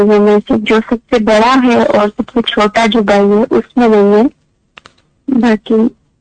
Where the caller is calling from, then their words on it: United Kingdom; میں یو کے سے بات کر رہی ہوں